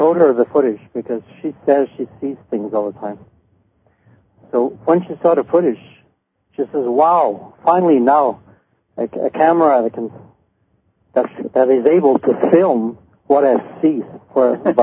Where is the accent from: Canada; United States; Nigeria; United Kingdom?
Canada; from Canada. I'm from the east side.